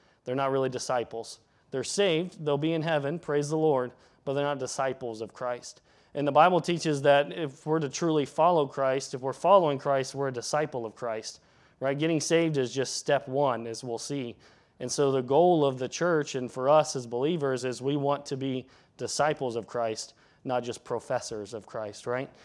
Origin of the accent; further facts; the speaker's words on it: Wilmington, United States; As growing up in Wilmington, he was Pastor Max, one of his best friends, so we had him all the time.